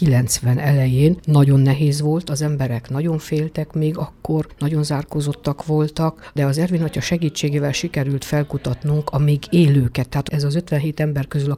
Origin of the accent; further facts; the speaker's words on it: Tornya, Arad County, Romania; Tornyára a szülőfalumba került.